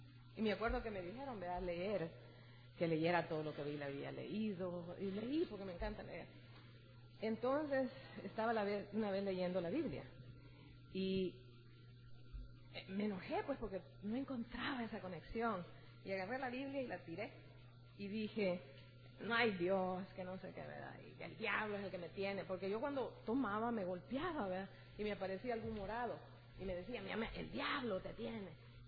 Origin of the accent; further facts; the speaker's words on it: El Salvador; Yo soy del Salvador